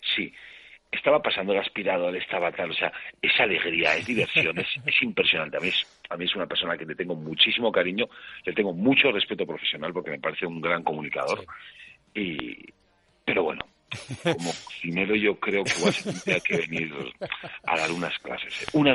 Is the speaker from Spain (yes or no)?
yes; Basque Country, Spain; yo soy vasco, llevo en Euskal Herria toda mi vida